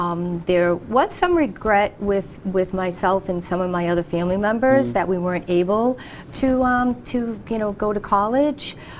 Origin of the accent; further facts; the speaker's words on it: Boston, Massachusetts, United States; So basically, my whole life was spent growing up on Long Wharf down in Boston